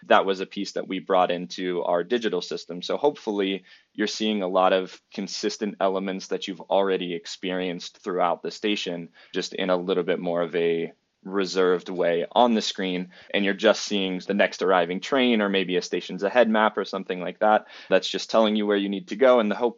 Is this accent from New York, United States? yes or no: yes; New York, United States; And I think as a New Yorker who spends time in a very different subway